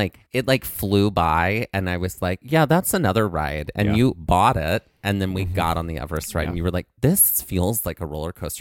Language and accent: English; the South, United States; growing up in the South.